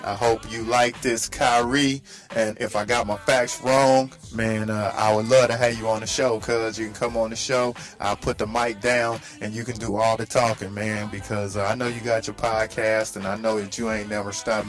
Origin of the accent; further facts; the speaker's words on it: Richmond, California, United States; I come from Richmond, California.